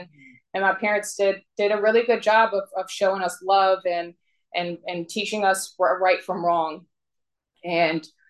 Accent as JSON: {"language": "English", "town": "Mechanicsville", "region": "Virginia", "country": "United States", "tie": "born there", "said": "So I was born in Mechanicsville, Virginia. So it's a small town right outside of Richmond."}